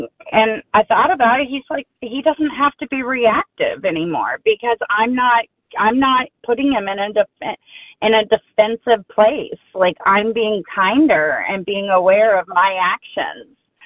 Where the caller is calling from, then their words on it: Houston, Texas, United States; Houston, Texas.